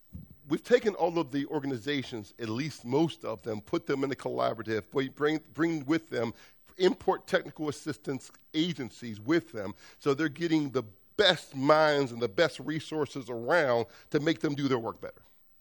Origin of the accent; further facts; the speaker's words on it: Homewood, United States; When I grew up in Homewood, the doctor lived down the street. The lawyer lived across the street. The dentist lived around the corner.